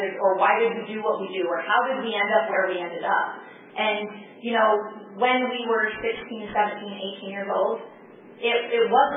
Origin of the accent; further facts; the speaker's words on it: Kearns, Utah, United States; I grew up in Kearns